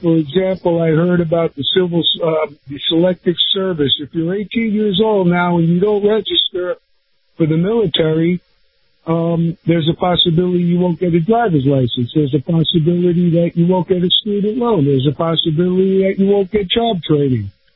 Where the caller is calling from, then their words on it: Sarasota, Florida, United States; from Sarasota.